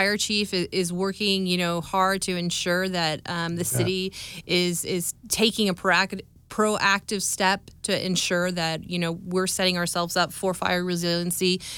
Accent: Copperopolis, California, United States; I lived here for quite some time. I grew up locally in the Motherlode in Copperopolis.

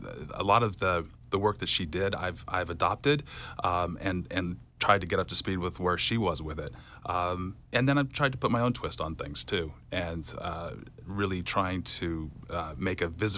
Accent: Sacramento, California, United States; And I grew up in Sacramento, but coming to Calaveras County every weekend to play on the ranch.

